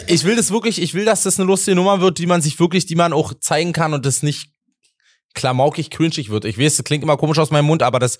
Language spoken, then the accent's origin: German; Brandenburg, Germany; now in Berlin, Germany; Ich komm aus Brandenburg. Ich wohne in Berlin seit 10 Jahren, 11